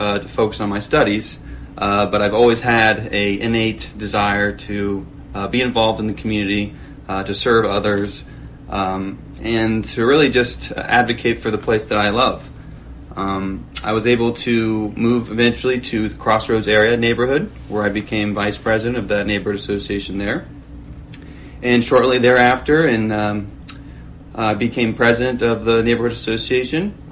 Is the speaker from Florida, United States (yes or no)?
yes; St. Petersburg, Florida, United States; But having been, you know, born and raised in the West Side, it is especially warming to see all the wonderful progress and growth coming to the West Side of St. Pete as well.